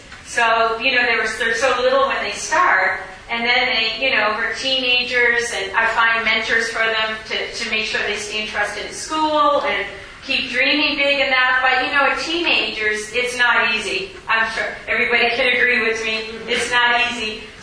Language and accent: English; Nova Scotia, Canada; I'm going to be 60 this year, growing up in Cape Breton, you had to work very hard. There wasn't a lot of time to have a childhood because there's a farm